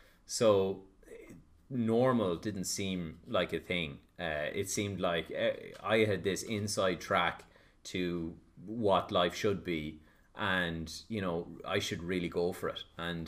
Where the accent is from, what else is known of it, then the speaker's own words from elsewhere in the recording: Longford, Leinster, Ireland; And, you know, growing up in Longford and watching E! True Hollywood Story